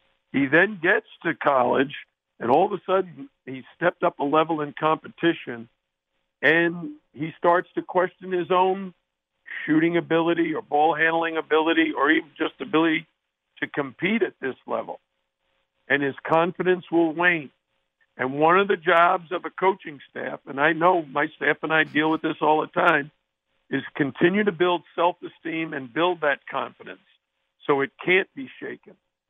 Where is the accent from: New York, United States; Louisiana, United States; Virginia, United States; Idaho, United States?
New York, United States; New York City; I grew up in the Bronx, went to high school in Queens.